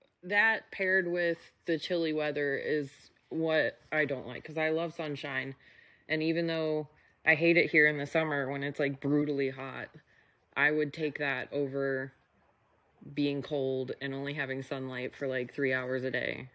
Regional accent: Iowa, United States; moved away; Yeah, and I grew up in Iowa, so, like, I remember what that was like, and it sucks. So, right. Which is why I moved to Texas.

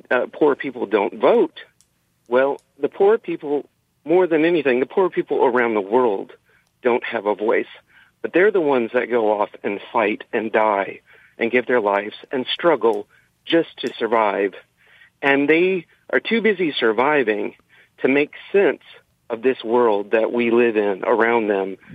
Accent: United States; America, yes, I'm an American, but we are a global economy.

